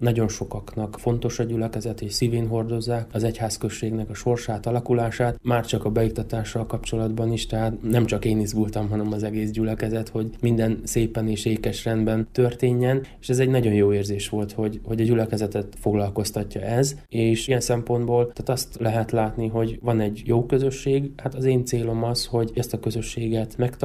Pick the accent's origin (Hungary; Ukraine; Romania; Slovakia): Ukraine; Zakarpattia Oblast; Kárpátaljáról származom, és én a teológia elvégzése után is Kárpátaljára mentem haza